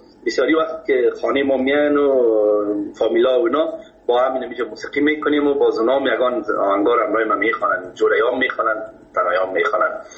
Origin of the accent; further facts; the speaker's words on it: Kabul, Afghanistan